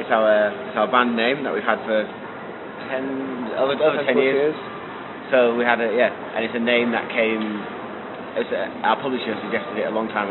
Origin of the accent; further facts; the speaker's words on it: Leeds, Yorkshire and the Humber, United Kingdom; we're from Leeds, so we like the name anyway